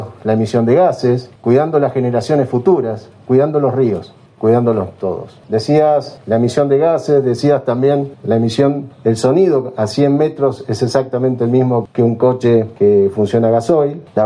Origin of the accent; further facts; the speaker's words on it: Neuquén, Argentina; que habla de lo que somos los neuquinos.